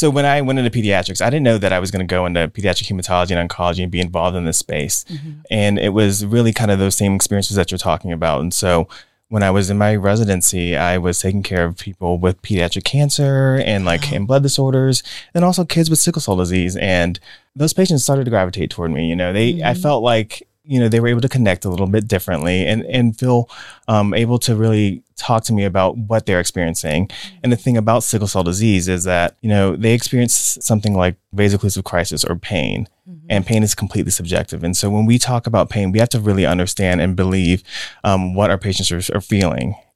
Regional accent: Georgia, United States; I am actually from Georgia. Mm-hmm. I went to the University of Georgia.

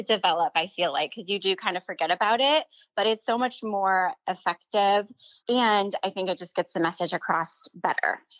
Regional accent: Iowa, United States; accent: northern, mixed; Maybe it is a weird accent because I'm originally from Iowa. And so I feel like I have parts of the like northern accent, but then we've been in the South for like 5 years.

